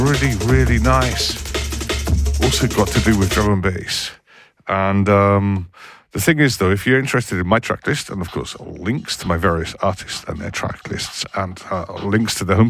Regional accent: South West England, United Kingdom; I grew up in Cornwall. Come on.

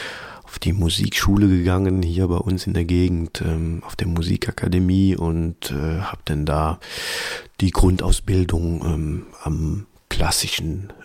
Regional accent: Wallonia, Belgium; Ja, ich bin aus Belgien, aus dem Osten, also Ostbelgien, auch bekannt als die als Neubelgien, ne? Und deutschsprachiger Belgier, und bin hier tief verwurzelt in Ostbelgien, in der Eifel, im südlichen Teil.

